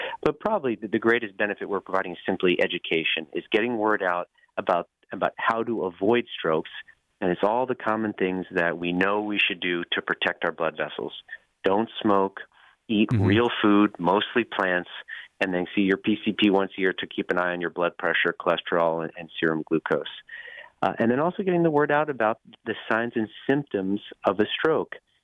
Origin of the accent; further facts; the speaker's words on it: Maryland, United States; also born or lived in South Bend, United States / Philadelphia, United States / Pittsburgh, United States; I grew up in Maryland, college at Notre Dame in South Bend, Indiana, Temple Medical School, so I know the Philadelphia and Mid-Atlantic area very well.